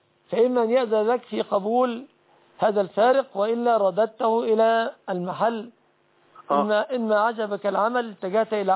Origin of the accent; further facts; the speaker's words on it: Egypt; بلادنا مصر